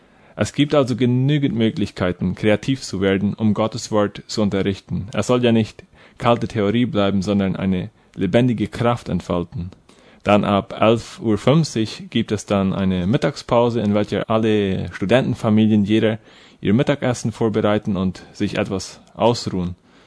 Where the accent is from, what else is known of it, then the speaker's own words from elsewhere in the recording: Menno Colony, Boquerón, Paraguay; ich bin 24 Jahre alt und ich komme aus der Kolonie Menno.